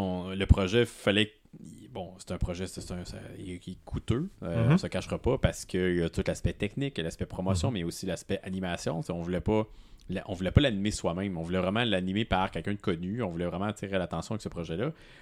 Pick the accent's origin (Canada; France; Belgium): Canada; Montreal, Quebec; Mais tu sais, on est tous de Montréal, fait qu'on est, on fait le travail de Montréal.